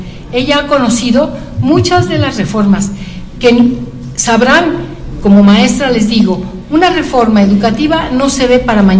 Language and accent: Spanish; Huauchinango, Puebla, Mexico; en el caso de mi pueblo, de Huauchinango, en las aulas